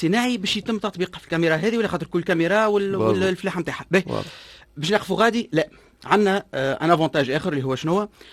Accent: Tunisia; اكثر من 80% من الفلاح اللي عندنا في تونس صغار الفلاحين

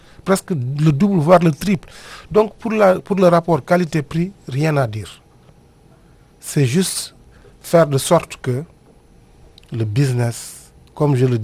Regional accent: Senegal; comme chez nous au Sénégal, à la société sénégalaise.

